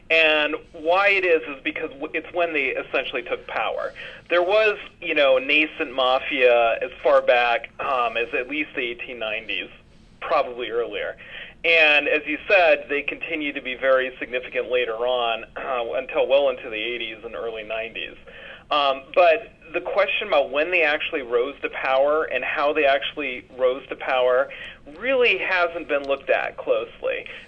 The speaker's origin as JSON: {"language": "English", "region": "Minnesota", "country": "United States", "said": "I'm actually from Minnesota, where there is no mafia."}